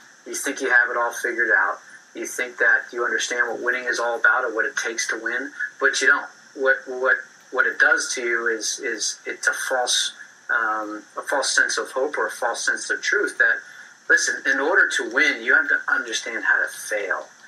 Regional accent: Philadelphia, Pennsylvania, United States; I'm from Philadelphia, and, baseball in Philadelphia at that time, 20-something years ago, was not a great breeding ground for baseball. We're mostly known for a basketball town.

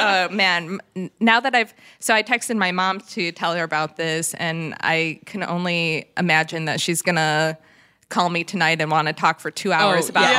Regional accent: Montreal, Quebec, Canada; So we just discovered that we are both from Montreal

